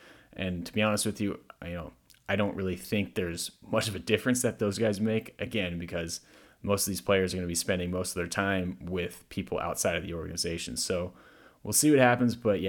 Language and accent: English; Walnut Creek, California, United States; I just want to say, James, I don't appreciate you disrespecting my hometown and continuing to disrespect my hometown.